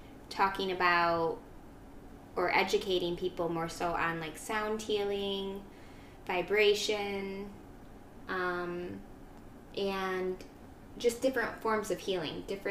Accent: Sturgis, United States; I am from Sturgis.

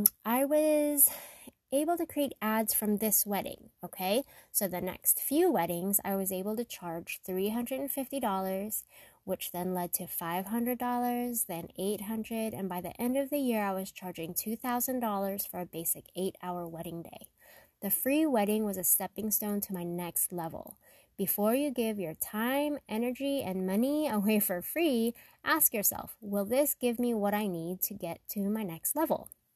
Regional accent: Sacramento, California, United States; That one free wedding in a veterans hall in my hometown of Sacramento took me to snowy resorts in South Lake Tahoe

